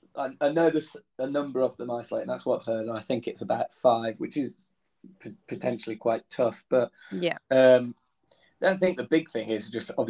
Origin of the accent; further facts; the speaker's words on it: Birmingham, West Midlands, United Kingdom; I think as a Brummie, I can testify that the night out after the tournament finishes will be excellent.